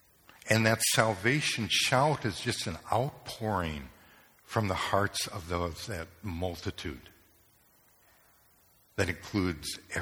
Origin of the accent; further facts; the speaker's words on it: Japan; As I said, I grew up in Japan